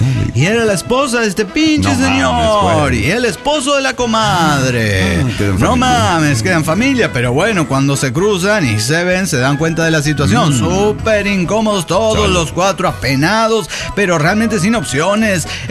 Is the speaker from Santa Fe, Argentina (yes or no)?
yes; Avellaneda, Santa Fe, Argentina; Soy el arcángel de Avellaneda, Santa Fe, Argentina.